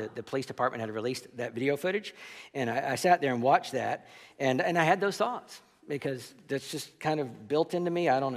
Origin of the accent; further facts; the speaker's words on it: the South, United States; I grew up in the South